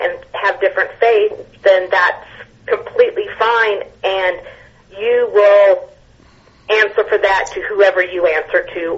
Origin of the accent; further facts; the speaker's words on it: Georgia, United States; I grew up in Georgia, so I really do.